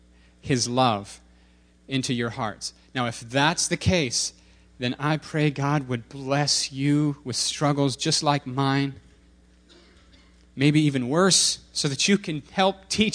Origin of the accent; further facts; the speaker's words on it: Kentucky, United States; I'm from Kentucky.